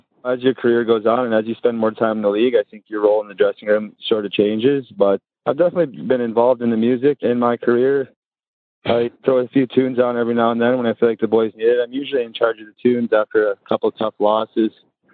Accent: Michigan, United States; Yeah, I grew up in Southeast Michigan, played my youth hockey in the Detroit area, predominantly for Little Caesars.

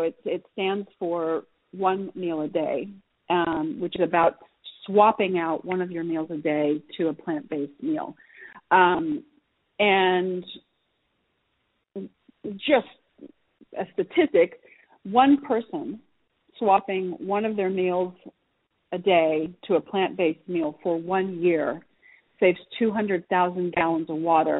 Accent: Oklahoma, United States; I grew up in Oklahoma. We had cows and pigs and we ate them.

